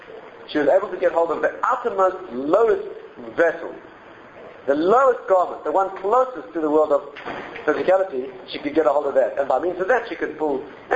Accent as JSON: {"language": "English", "country": "South Africa", "said": "I come from South Africa, it's all Litvak."}